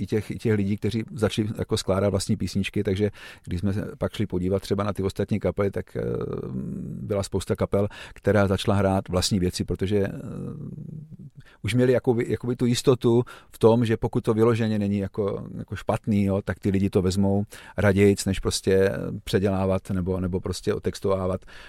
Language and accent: Czech; Karviná, Moravian-Silesian Region, Czechia; No tak my jsme kapela, která měla vždycky rockové ambice, protože pocházíme z Karviné